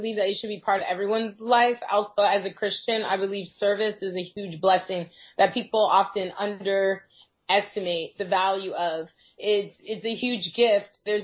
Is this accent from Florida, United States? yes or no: no; Los Angeles, California, United States; born there; I planned to come back to LA because I was born in Hollywood.